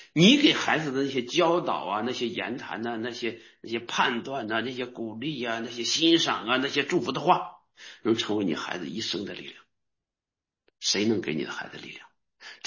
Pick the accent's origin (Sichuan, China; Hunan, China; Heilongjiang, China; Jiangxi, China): Heilongjiang, China; Nehe; 我们是贫寒人出身的，我们出生在黑龙江北部的一个小县城的小农村。我长那么大，我就去县城去过2次。